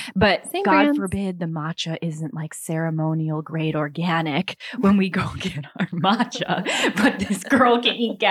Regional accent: Midwest, United States; I'm also from the Midwest and I would never buy gas station cheese.

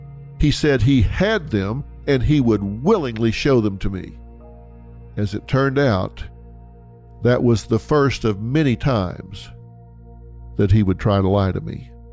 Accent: Texas, United States; I'm from Texas. I know Houston.

